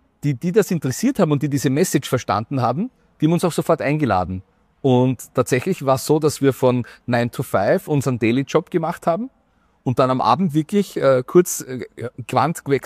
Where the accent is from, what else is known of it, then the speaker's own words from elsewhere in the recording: Vienna, Austria; ich bin auch aus Floridsdorf